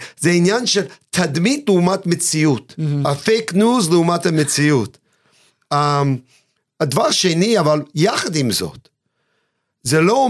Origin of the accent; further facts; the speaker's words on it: United States; now in Israel; אני גדלתי באחד מהעיירות העניות ביותר בארצות הברית, שנגיד זה ארצות הברית אמריקה שאנשים לא באים במגע איתו, הייתי היהודי היחידי בכל התיכון